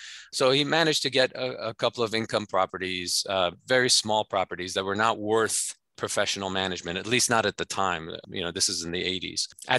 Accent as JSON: {"language": "English", "country": "Iran", "moved": "yes", "said": "I'm a first generation immigrant. We came here from Iran. My dad had his own business. He had a construction business and it back in Iran."}